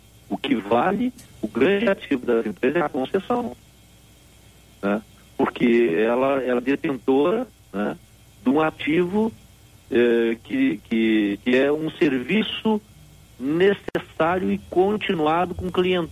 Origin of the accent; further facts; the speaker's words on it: Caçapava do Sul, Rio Grande do Sul, Brazil; now in Porto Alegre, Brazil; E lá em Caçapau do Sul, a minha terra